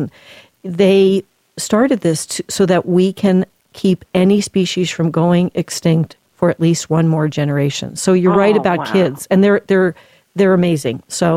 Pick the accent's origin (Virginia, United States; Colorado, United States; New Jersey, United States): New Jersey, United States; And at that time, I'm from New Jersey, you could literally walk across the Hudson River.